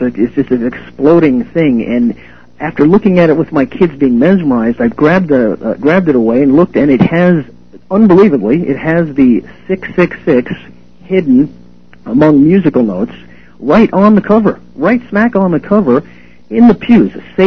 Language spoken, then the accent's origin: English; United States; I decided to check in the United States, being an American.